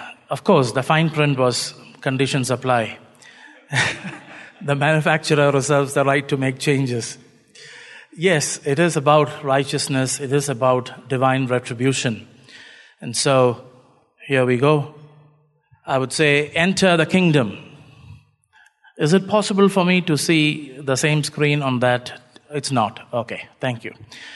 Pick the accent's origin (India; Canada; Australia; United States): India; Kochi, Kerala; I'm from Cochin in India. I wish there was a direct, flight or even a boat from Mombasa to Cochin, you know.